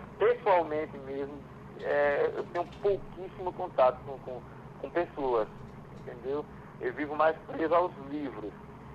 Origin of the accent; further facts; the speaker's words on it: Alagoas, Brazil; Eu, na minha infância, na Alagoas, também fui escoteiro.